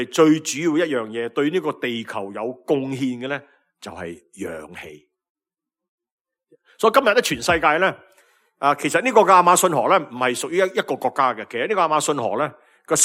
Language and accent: Cantonese; China; 我哋中国人有一条河叫黄河